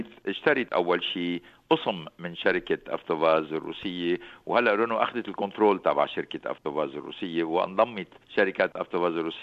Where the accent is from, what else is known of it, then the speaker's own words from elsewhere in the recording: Lebanon; لا، أنا لبناني وأصلي لبناني، بي كان لبناني وأمي لبنانية، يعني مع أنه عندي جنسية فرنسوية وجنسية برازيلية وعندي كمان جنسية لبنانية.